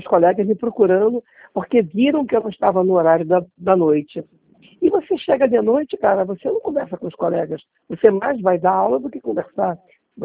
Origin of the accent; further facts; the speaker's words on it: Rio de Janeiro, Brazil; eu sou do Rio de Janeiro